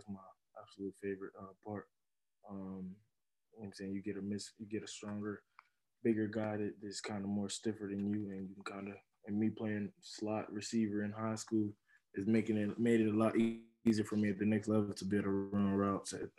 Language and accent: English; Indianapolis, Indiana, United States; if it'd be really cool if I got drafted to the Colts where that's my hometown. So, I mean, really get to be from Indianapolis and play for the Indianapolis Colts would be a dream come true.